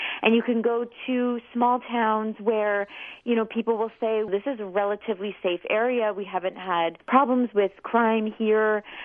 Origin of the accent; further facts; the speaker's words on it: Canada; for me as a Canadian and for Americans as well, it's very alarming